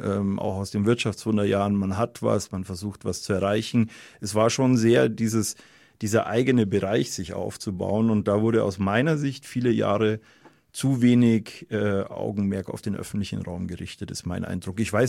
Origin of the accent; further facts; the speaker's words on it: Munich, Bavaria, Germany; born there; Persönlich, ich bin in München geboren, finde ich, dass wir in München schon auch eine hohe Lebensqualität hat